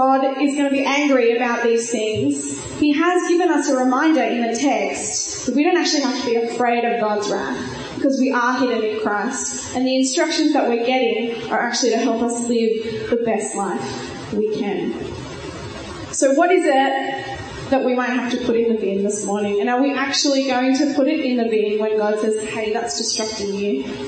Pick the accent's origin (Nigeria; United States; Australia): Australia; New South Wales; I grew up on the Central Coast, which is North New South Wales Conference.